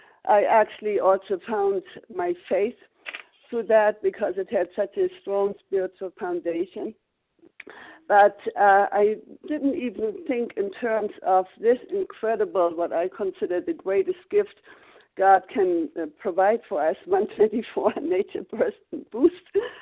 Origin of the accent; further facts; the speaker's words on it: Germany; well, you can hear by my accent, I grew up in post-war Germany as refugees.